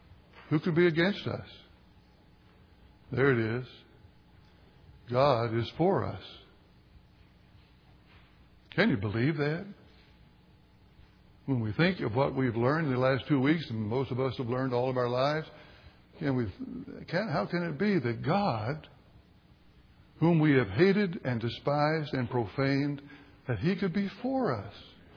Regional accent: St. Albans, West Virginia, United States; I saw it in an elder in the church that I grew up in St. Albans, West Virginia

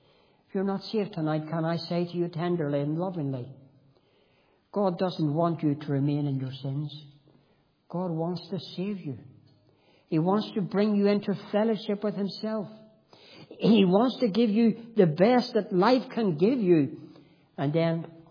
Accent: Belfast, Northern Ireland, United Kingdom; I was brought up on the Shankill Road. And we two up, two down house with an outside toilet, no bathroom.

